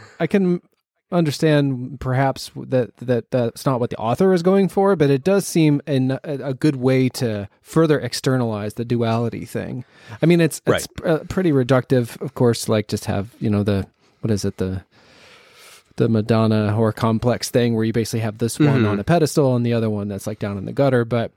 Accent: Ohio, United States; I grew up in Northeast Ohio, like a suburb of Cleveland

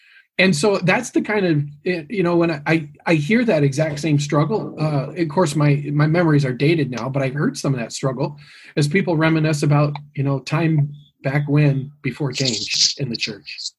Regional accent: Michigan, United States; I grew up RLDS in West Michigan, and West Michigan's a very religiously conservative place.

